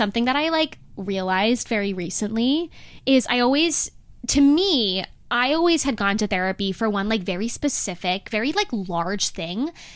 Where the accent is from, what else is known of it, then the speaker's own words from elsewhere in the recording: Boston, Massachusetts, United States; now in New York, United States; I'm 24. I'm originally from Boston.